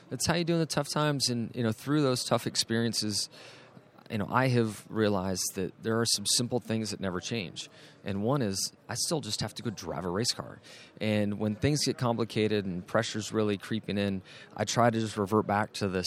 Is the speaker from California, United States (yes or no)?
yes; California, United States; So I grew up in Southern California, raced dirt bikes.